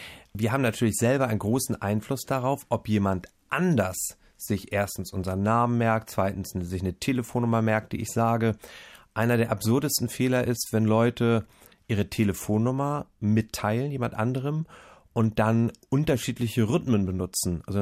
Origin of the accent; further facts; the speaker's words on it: Stockelsdorf, Schleswig-Holstein, Germany; Ich komme aus Stockelsdorf, ist ein kleiner Ort oben bei Lübeck.